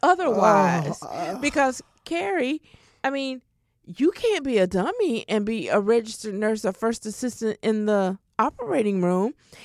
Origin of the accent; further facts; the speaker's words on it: Georgia, United States; because I'm from Georgia and I'm proud. I'm sorry, Georgia. And I'm proud.